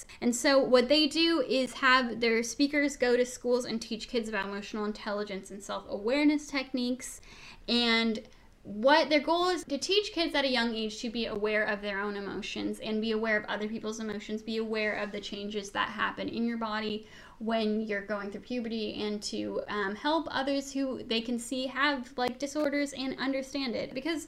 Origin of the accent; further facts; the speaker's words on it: Sacramento, California, United States; Staccardo is an art company from my hometown of Sacramento.